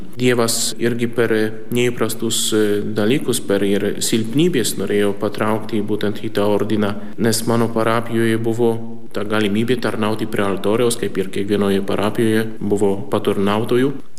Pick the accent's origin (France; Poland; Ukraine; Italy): Poland; Lithuanian is a second language; now in Klaipėda, Lithuania; pranciškonas, konventualas. Esu kilęs iš Lenkijos, o dabar dirbu, tarnauju pranciškonų konventualų ordine, būtent Klaipėdoj